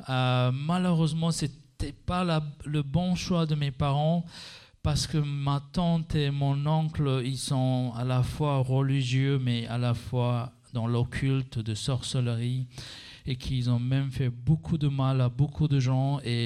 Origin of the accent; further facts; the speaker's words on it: Sri Lanka; French is a second language; je suis né au Sri Lanka. Et dans un village de musulmanes, du coup j'étais élevé dans cette communauté, 5 minutes de chez moi, la mosquée.